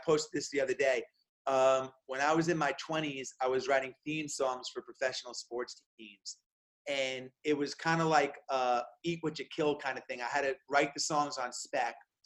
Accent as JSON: {"language": "English", "region": "New York", "country": "United States", "said": "So I went to the New York Yankees. I'm a New Yorker."}